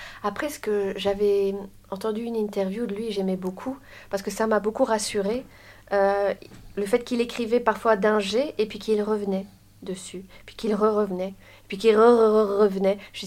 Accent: Belgium; Je suis belge jusqu'il y a très peu.

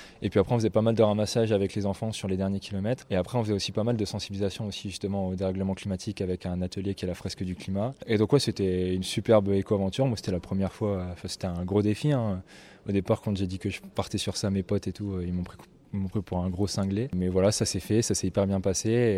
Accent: Valenciennes, Hauts-de-France, France; qui me font rentrer chez moi à Valenciennes le 11 décembre

